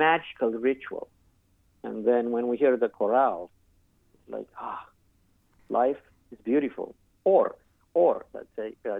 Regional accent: Romania; And so I heard it a number of times growing up in Romania.

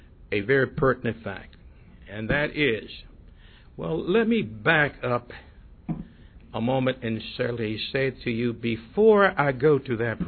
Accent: Deep South, United States; born there; However, I was born 1942 in the Deep South.

